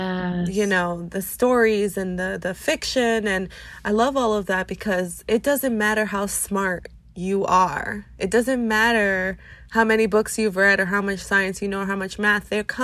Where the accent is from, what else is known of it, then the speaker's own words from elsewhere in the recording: New York, United States; Like, why were we having birthday parties at the beach, you know, as a New Yorker?